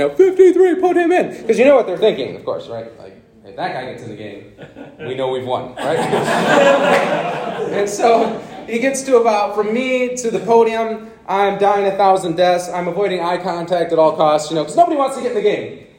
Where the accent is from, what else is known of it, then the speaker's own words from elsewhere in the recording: Ann Arbor, Michigan, United States; We went to games all the time growing up in Ann Arbor.